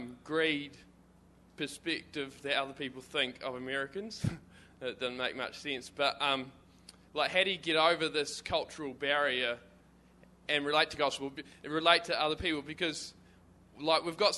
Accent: New Zealand; Like, often, I'm from New Zealand

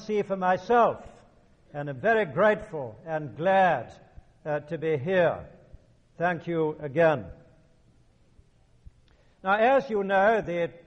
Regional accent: England, United Kingdom; Now, you and I, of course, belong to different cultures. That is to say, I am both English and Episcopalian, which makes me doubly alien to you.

